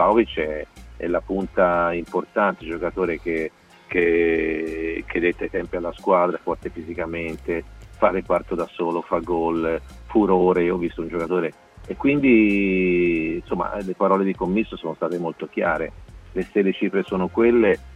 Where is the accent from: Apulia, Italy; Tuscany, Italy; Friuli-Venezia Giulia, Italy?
Tuscany, Italy; Florence; No, perché sono di Firenze.